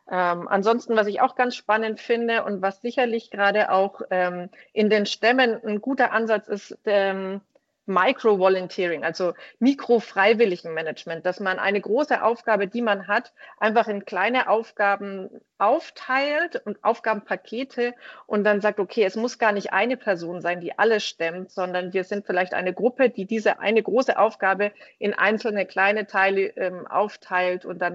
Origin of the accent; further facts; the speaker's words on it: Bavaria, Germany; heimatlich komme ich aus dem Landesverband Bayern und war da zuvor als Landesvorsitzende tätig